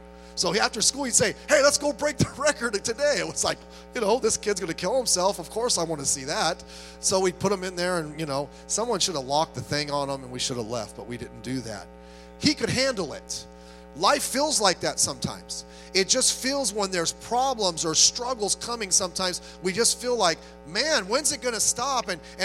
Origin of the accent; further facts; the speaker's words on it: Long Beach, California, United States; Remember when I was growing up in North Long Beach here, I went to Lindbergh Junior High School.